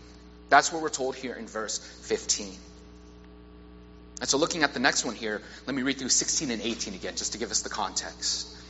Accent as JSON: {"language": "English", "town": "Alief", "region": "Texas", "country": "United States", "tie": "born or raised there", "said": "because of how I grew up in Alief"}